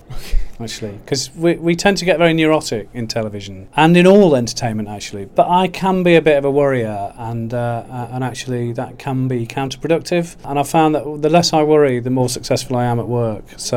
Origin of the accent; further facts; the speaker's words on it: Derby, East Midlands, United Kingdom; I'm from the north of England, I'm from Derby, sort of north, you know, working class, blue collar family